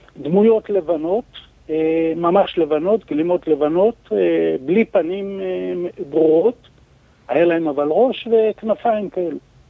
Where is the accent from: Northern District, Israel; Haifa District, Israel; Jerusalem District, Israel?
Jerusalem District, Israel; Jerusalem; אני ירושלמי, ירושלמי ותיק.